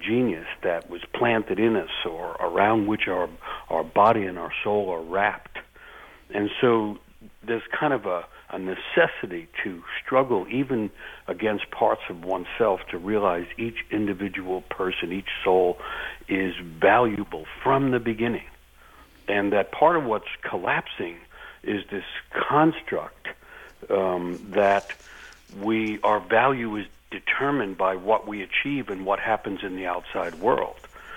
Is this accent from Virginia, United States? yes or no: no; New York City, New York, United States; I grew up in New York City.